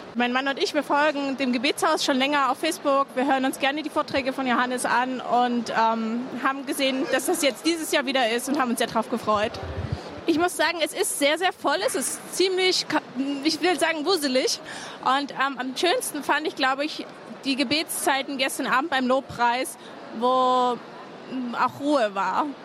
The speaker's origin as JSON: {"language": "German", "region": "Saxony", "country": "Germany", "said": "ich komme aus dem Vogtland in Sachsen."}